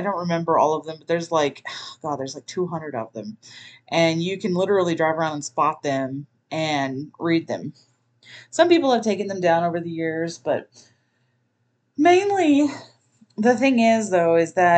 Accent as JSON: {"language": "English", "town": "Pampa", "region": "Texas", "country": "United States", "tie": "born or raised there", "also_born_or_lived": "Amarillo", "said": "Or technically, Amarillo is not my hometown, but I've spent more time in Amarillo than I have spent in the town where I went to high school at. So At this point in my life, it really feels like Amarillo is more my hometown than Pampa is."}